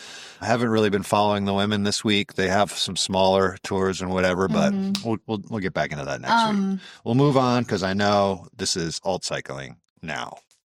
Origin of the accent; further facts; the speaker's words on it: United States; I think it's easy in these grand tours for me as an American, a proud American.